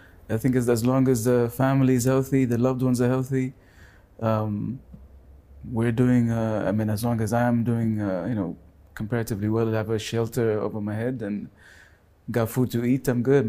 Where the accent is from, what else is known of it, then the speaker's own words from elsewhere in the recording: Dubai, United Arab Emirates; Childhood was growing up in Dubai when Sheikh Zayed was two lanes each side. Simple life.